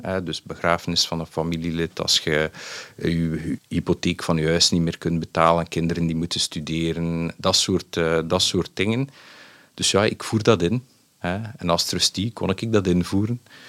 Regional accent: Belgium; En ik dacht als Belg, ik ga toch aan die mensen meenemen.

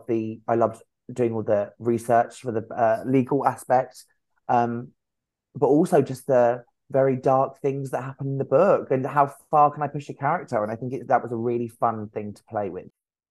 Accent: East of England, United Kingdom; now in Hove, United Kingdom; Yeah, so I grew up in Essex and then I moved here, wow, almost 3 years ago.

